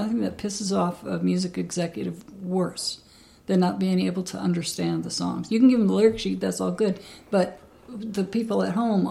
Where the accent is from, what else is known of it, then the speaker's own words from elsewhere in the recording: Oregon, United States; I'm from Oregon. Everybody mumbles.